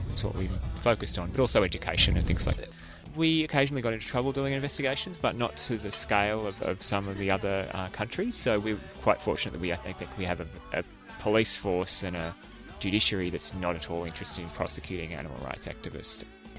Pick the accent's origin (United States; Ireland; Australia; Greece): Australia; Sydney, New South Wales; now in London, United Kingdom; I'm from Sydney, Australia, originally at least, but I've been living in London the last couple of years